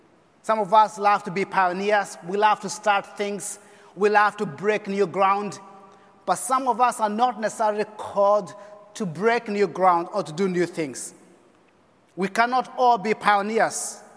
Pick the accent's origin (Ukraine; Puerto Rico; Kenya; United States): Kenya; I come from Kenya. We have 42 different tribes.